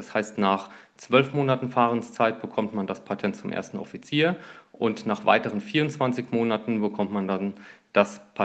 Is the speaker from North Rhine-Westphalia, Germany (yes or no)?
no; Kaiserslautern, Rhineland-Palatinate, Germany; Ich bin zum Kreiswehrersatzamt in meine Heimatstadt Kaiserslautern gegangen